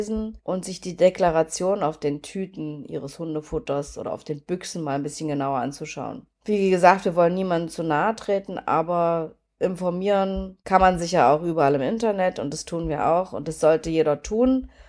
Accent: Germany; born there; Und ich bin ja in der DDR geboren

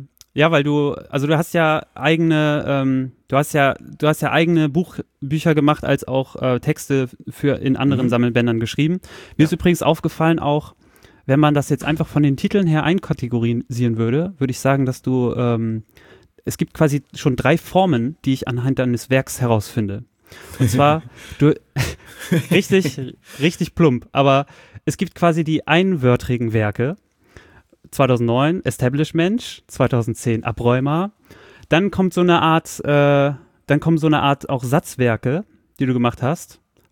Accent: Soltau, Lower Saxony, Germany; ich komme aus Soltau raus, kurz vor der Einfahrt zu Wolterdingen. Wenn man nach links fährt, fährt man rechts zum Heidepark. Also es ist nicht direkt in Soltau, aber es ist der Heidepark Soltau.

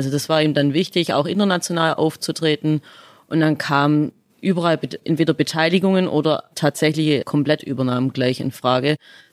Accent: Baden-Württemberg, Germany; accent: Swabian; ich bin eigentlich Schwabe. Deswegen habe ich auch den Dialekt, weil ich aus dem Ostalbkreis komme und nicht aus dem Hohenloher Kreis. … mit 34 Jahren

